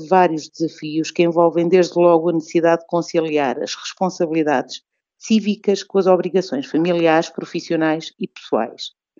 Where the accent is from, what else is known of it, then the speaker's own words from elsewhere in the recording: Guarda, Portugal; mas para mim, que sou da Guarda, esta altura é a do São João.